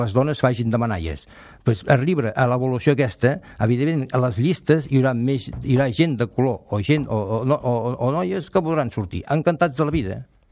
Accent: Girona, Catalonia, Spain; jo sóc gironí, sé on t'he viscut, sé la meva història

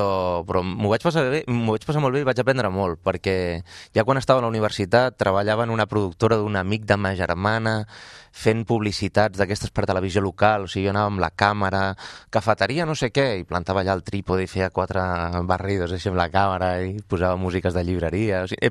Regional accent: Manresa, Catalonia, Spain; Pensa que quan jo era petit, a Manresa tenim un dels teatres més importants de Catalunya

